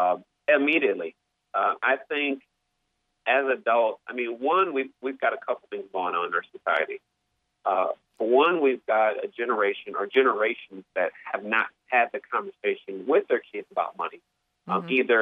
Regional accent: Kalamazoo, Michigan, United States; I grew up on Kalamazoo's east side, and I was, again, a third grader at Northeastern Elementary.

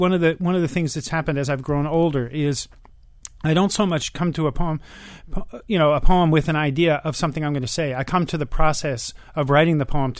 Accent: New York, United States; now in Miami, United States; You know, I grew up in New York, and I don't live there now.

